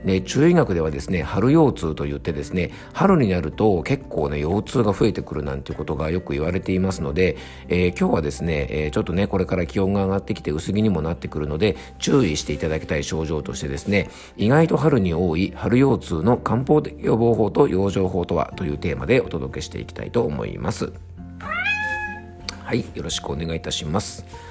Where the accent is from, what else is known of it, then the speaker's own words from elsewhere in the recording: Fuefuki, Yamanashi, Japan; ちょうどね、僕が住む山梨県の笛吹市というところは、まあ、桃とぶどうの生産量が